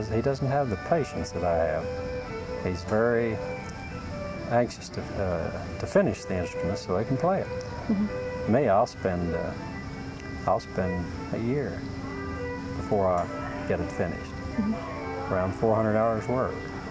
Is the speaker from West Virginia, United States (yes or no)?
yes; West Virginia, United States; No, I grew up in the southern part of Upshur County, same county that Buckhannon's located in. It's about 20 miles, I suppose, from Buckhannon.